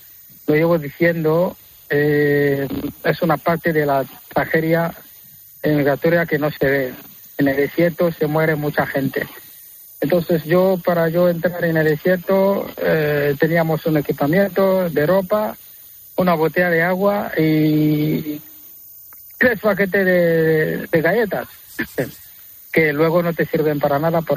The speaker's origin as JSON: {"language": "Spanish", "town": "Douala", "region": "Littoral", "country": "Cameroon", "said": "Sí, yo soy de Camerún. Camerún está en el centro de África y precisamente de la costa. Soy de Douala."}